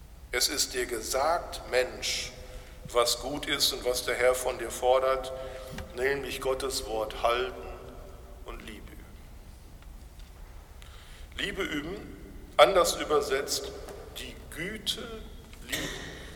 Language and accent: German; Bochum, North Rhine-Westphalia, Germany; Ich komme aus Bochum, aus dem lutherischen Gebetsverein